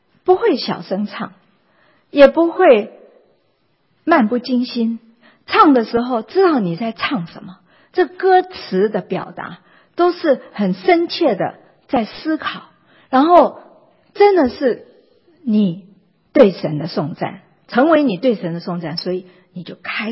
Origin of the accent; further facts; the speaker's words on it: China; 我们中国人可能是比较保守，所以这我们唱歌是很安静的